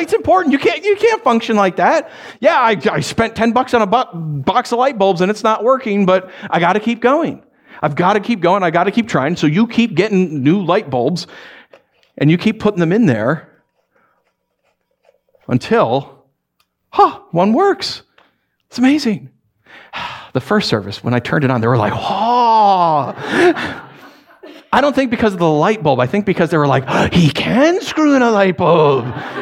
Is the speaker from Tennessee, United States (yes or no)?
no; New York, United States; I am a New Yorker. Like, when I drive up here, I'm not a New Yorker, but when we hit New York, like that Jersey, Pennsylvania line, I'm like, click, click.